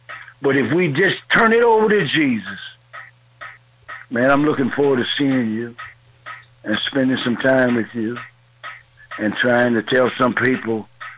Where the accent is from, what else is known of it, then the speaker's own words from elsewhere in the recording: Waterloo, Iowa, United States; I'm from Waterloo, Iowa